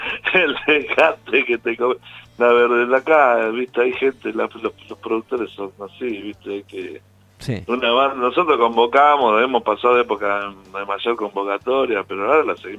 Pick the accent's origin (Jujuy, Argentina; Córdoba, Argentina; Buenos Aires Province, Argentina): Buenos Aires Province, Argentina; San Justo; Yo que vengo de un barrio humilde, mis amigos, de la generación, yo soy vecino del Tano Marcello, del Tano Romano, éramos todos ahí los que nos encontramos, donde nuestros ídolos eran los del reloj, porque nosotros íbamos a la Plaza del Cañón, ahí en San Justo